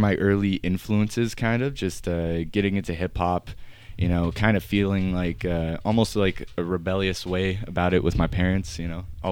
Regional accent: Edmonton, Alberta, Canada; Like, I was born in the Grey Nuns Hospital in Millwoods. I lived in Northside, like, Montrose area, Belvedere area. Went from there to St. Albert for time being.

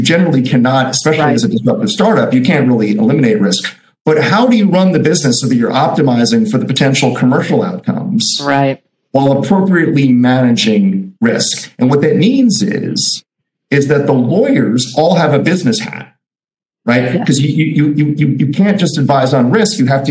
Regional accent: New Jersey, United States; now in United Kingdom; I spent many years as an American, as a New York expat, technically New Jersey for all you New Yorkers out there.

